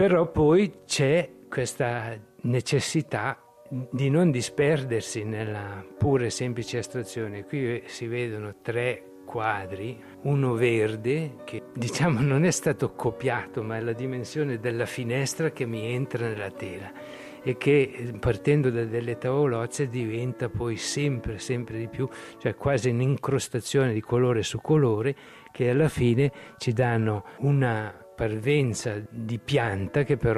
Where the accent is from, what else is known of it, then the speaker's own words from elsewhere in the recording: Ligornetto, Ticino, Switzerland; born there; Io sono nato a Ligornetto. Sono nato proprio accanto alla casa del pittore, del scultore Apollonio Pessina.